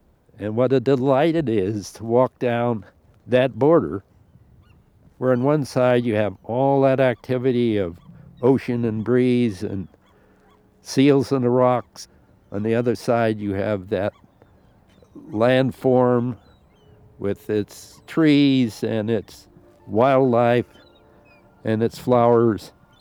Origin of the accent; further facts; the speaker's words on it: Petaluma, California, United States; I have a great love of California, having been born and raised in Petaluma.